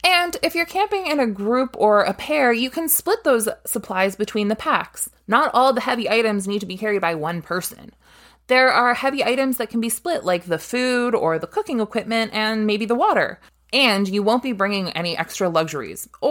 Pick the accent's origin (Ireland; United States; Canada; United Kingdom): Canada; Ontario; we're from Ontario, Canada.